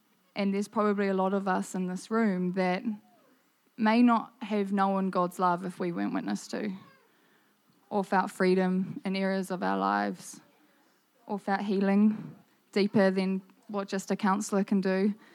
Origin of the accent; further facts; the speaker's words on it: Gisborne, New Zealand; now in Rotorua, New Zealand; But I'm originally, I hail from Gisborne, Te Tairawhiti.